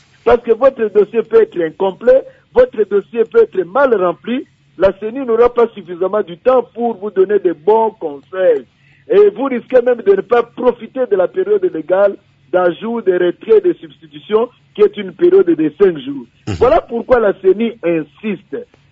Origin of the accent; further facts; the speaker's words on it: Inongo, Mai-Ndombe, DR Congo; chez moi à Inongo, chez moi un peu partout là-bas.